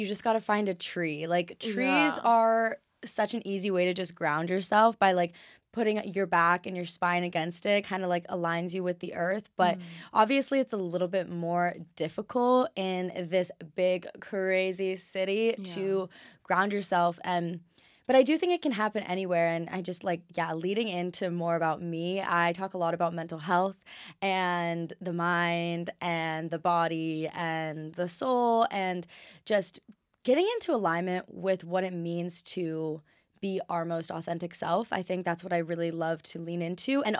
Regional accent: Hawaii, United States; I'm actually from Maui, Hawaii, and I'm born and raised there, and that is my home.

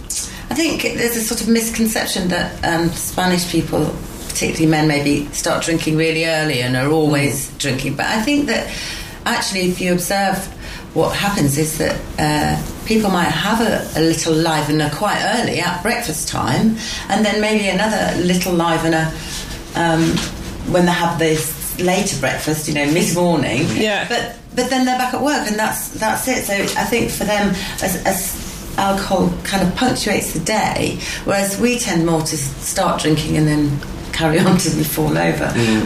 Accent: Yorkshire and the Humber, United Kingdom; I'm from Yorkshire. I was raised on lard with everything

